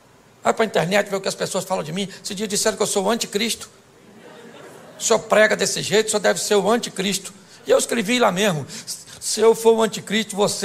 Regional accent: Rio de Janeiro, Brazil; É só porque eu sou carioca e flamenguista, né?

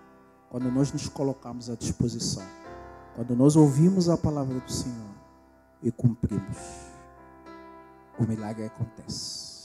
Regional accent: Angola; eu sou africano, eu vim de África. sou de Angola.

